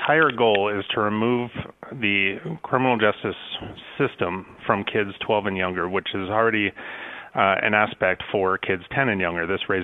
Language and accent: English; La Salle, Colorado, United States; I grew up in La Salle, Colorado, and I went to Valley High School back in the 90s